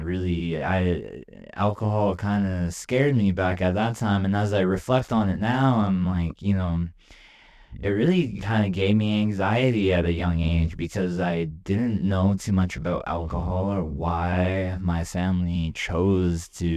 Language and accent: English; British Columbia, Canada; also born or lived in Vancouver, Canada / Burnaby, Canada; But I was born here on the Kwangan territory and have lived here, gratefully for almost all of my life. Spent some time on Musqueam territory as well, over in Vancouver, Burnaby, and other places.